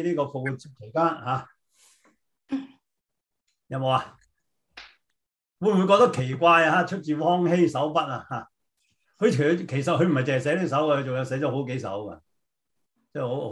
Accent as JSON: {"language": "Chinese", "country": "Hong Kong", "said": "就是我們香港人熟悉的"}